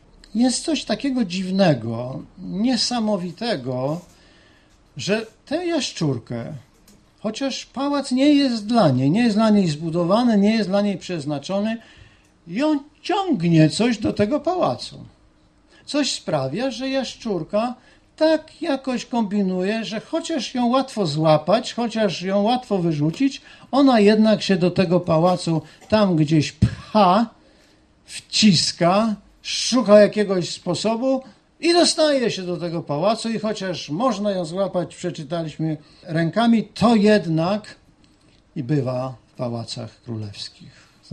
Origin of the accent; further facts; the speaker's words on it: Gdańsk, Pomeranian Voivodeship, Poland; Jesteśmy dumni z Biblii Gdańskiej, prawda? My gdańszczanie zwłaszcza.